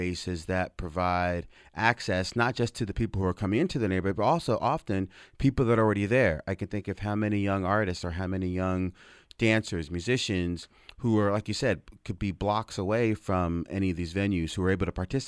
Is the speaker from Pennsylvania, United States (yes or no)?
no; New York, United States; even though he's from Portland and I'm from New York, and even though I went to school out here.